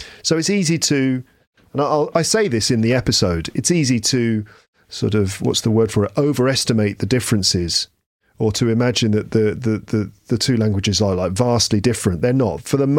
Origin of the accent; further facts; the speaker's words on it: England, United Kingdom; I've had that a few times, actually, on holiday in the United States. And people are sort of like, where are you from? Are you Irish? No, I'm from England.